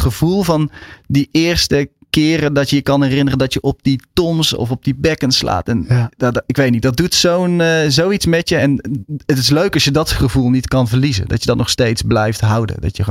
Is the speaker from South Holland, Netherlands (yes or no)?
no; North Brabant, Netherlands; Want ik kom uit Brabant en daar kreeg je niet zomaar drumles.